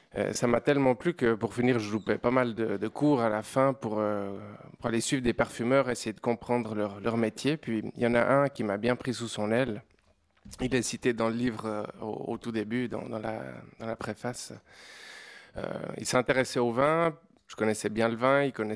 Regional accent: Switzerland; accent: Swiss; Comme vous l'entendez, je viens d'une autre contrée, hein, mon petit accent suisse.

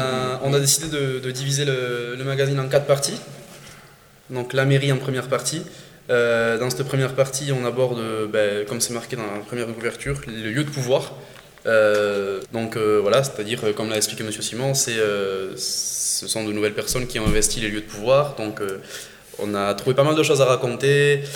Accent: France; On en avait peut-être une idée préconçue en tant que Français

